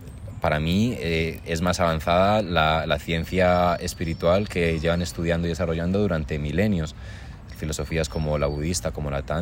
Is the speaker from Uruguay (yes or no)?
no; Colombia; moved away; Desde que vine de Colombia, no me había como tumbado en una manga así